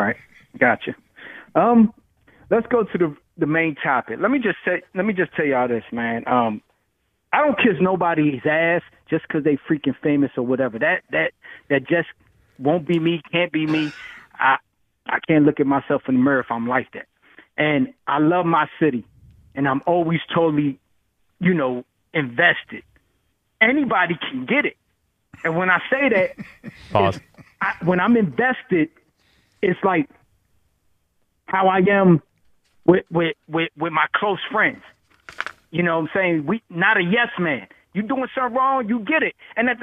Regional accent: Philadelphia, Pennsylvania, United States; Now, mind you, I'm from Hunter Park.

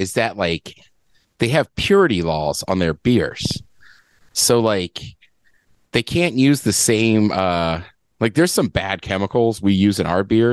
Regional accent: Maryland, United States; I grew up in Maryland, so I know all those lyrics.

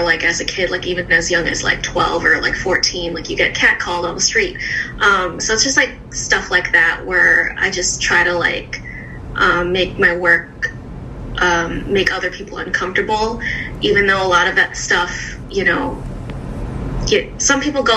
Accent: Chicago, Illinois, United States; Yes, I grew up in Uptown. I was born there. Mostly been on the north side for most of my life. Currently living near the Bridgeport area in McKinley Park.

